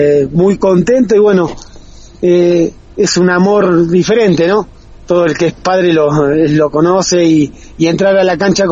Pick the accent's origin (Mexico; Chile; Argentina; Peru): Argentina; moved away; Me fui hace mucho ya de Argentina y uno se acostumbra, ¿no? Afuera, lamentablemente, al argentino y al extranjero lo tratan, creo, y lo valoran mucho, más que en su país.